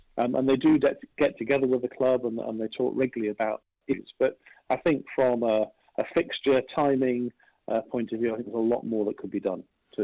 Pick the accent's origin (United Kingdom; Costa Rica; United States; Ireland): United Kingdom; England; as an English football fan, and being a bit of an old-fashioned English football fan, that I would want to see, I don't think. I think I prefer Stoke City, you know, on a cold Tuesday night.